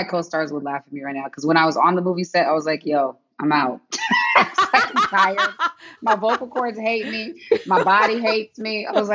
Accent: San Diego, California, United States; also born or lived in Detroit / Seattle; I grew up in Southeast San Diego. So yeah, my father was in the military. So I spent time in Detroit, where my father's from, born in Seattle, you know, so it's like definitely a military touring, you know what I mean?

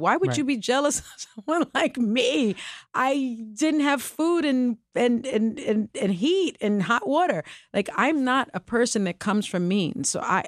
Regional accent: Puerto Rico; first language Spanish; English is a second language; Because I pronounced something in my native language, because Spanish is my first language.

